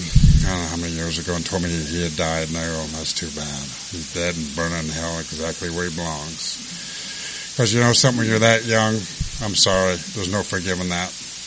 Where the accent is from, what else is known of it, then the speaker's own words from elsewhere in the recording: Santa Monica, California, United States; So I grew up all around West LA, Santa Monica area, and I never amounted to much.